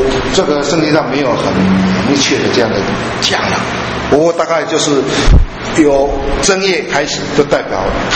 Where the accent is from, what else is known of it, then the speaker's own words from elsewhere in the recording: China; 所以我们中国人有农历的二十九跟三十，对不对？我们中国人有二九三十